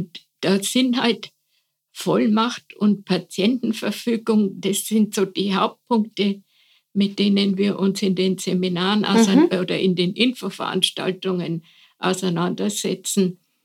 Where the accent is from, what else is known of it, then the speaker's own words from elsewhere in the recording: Munich, Bavaria, Germany; born there; also ich bin ja geborene Münchnerin, also so bayerisch-katholisch